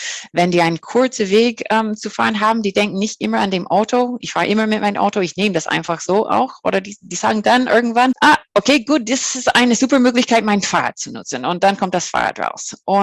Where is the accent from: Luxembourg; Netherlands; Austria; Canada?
Canada; German is a second language; now in Germany; ich komme aus Kanada und ich habe das Vergleich ist für mich zwischen Kanada und Deutschland